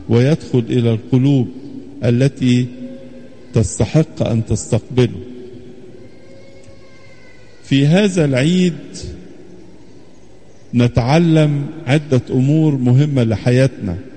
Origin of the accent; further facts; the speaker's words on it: Egypt; في فرح عندنا احنا كمصريين كعايشين على ارض مصر ان بلادنا تقدست وتباركت بزيارة السيد المسيح